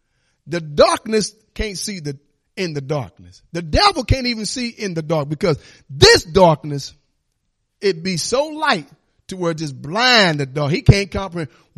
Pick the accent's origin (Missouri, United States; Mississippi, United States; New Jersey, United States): Missouri, United States; St. Louis; Where I came up, Pastor, all the time about you came from Detroit to slums. I came from West Side to slums. You know, I wasn't in Detroit, I was in St. Louis.